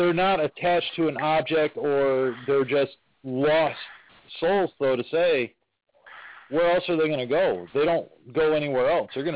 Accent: Michigan, United States; I've gone out on investigations on my own back in my hometown of Michigan, home state of Michigan, up in Macomb County, there was an insane asylum that they took down back in the 70s.

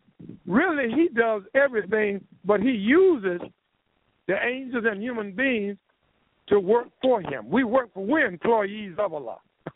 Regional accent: Durham, North Carolina, United States; Y'all have been some of the few people that encouraged me in my hometown, Durham, North Carolina.

